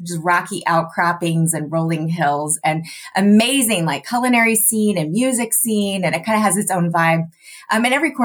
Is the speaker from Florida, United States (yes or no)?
no; Alaska, United States; now in Cross Plains, United States; You know, I grew up all over, but mostly Alaska.